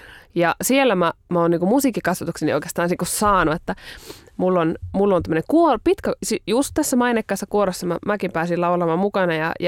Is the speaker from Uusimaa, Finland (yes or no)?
no; North Ostrobothnia, Finland; se meillä Pohjois-Pohjanmaalla on ehkä sitten tuonne niin kuin luterilainen seurakunta on ehkä vähän isompi